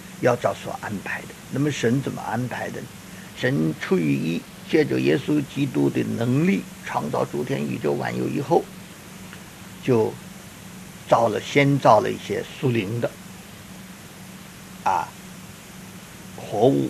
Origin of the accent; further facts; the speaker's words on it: China; 啊，我们中国人都懂得他的故事，叫七子八婿